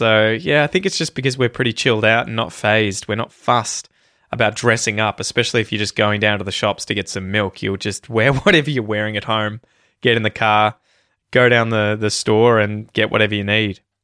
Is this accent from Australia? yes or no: yes; Melbourne, Victoria, Australia; I grew up around Melbourne and I went to university in Melbourne and was there, living there for 12, 13 years.